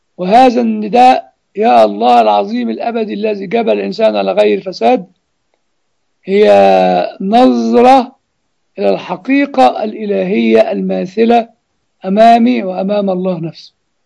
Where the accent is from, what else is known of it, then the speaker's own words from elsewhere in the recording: Egypt; زي ما يقولوا عندنا في مصر حسك عينك